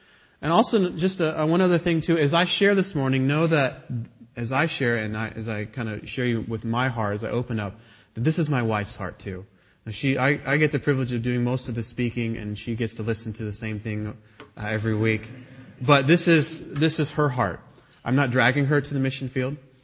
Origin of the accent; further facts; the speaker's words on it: Dayton, Ohio, United States; I grew up in Dayton for most of my life, and I've been harassed my whole life for being a Michigan fan.